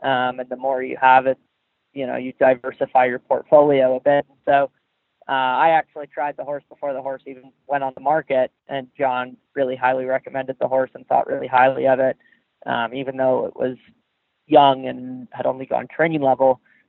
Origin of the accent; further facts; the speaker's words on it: California, United States; moved away as an adult; now in Florida, United States; I am from California originally, and I moved out east actually to work for Will Faudry almost 4 years ago now